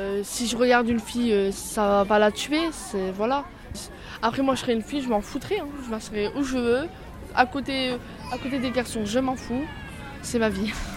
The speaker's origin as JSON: {"language": "French", "country": "France", "said": "moi je travaille, moi je suis français."}